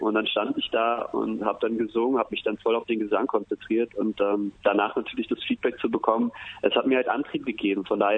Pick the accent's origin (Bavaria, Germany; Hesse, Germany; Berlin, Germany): Berlin, Germany; Also es ist ja so, ich bin ja Berliner